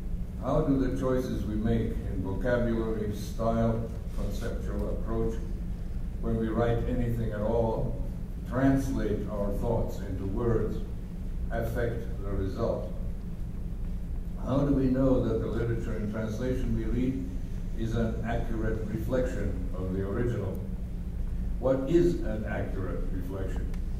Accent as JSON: {"language": "English", "town": "Helsinki", "region": "Uusimaa", "country": "Finland", "tie": "born or raised there", "first_language": "German", "second_language": "English", "said": "to my knowledge of Swedish, which is the language in which I first learned to read. I grew up in Helsinki, Finland"}